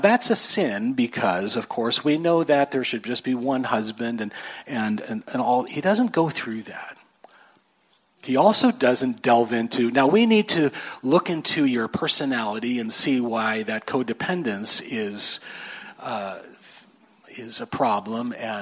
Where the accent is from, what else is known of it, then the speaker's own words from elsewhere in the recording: Lancaster, California, United States; If we're from Lancaster down in the desert, we know you don't go do a lot in the middle of the day.